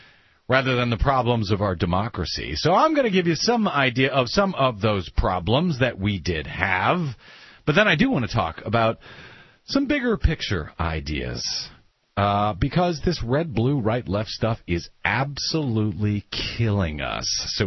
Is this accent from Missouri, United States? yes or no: yes; Missouri, United States; I'm from Missouri, so I can pull that stuff off.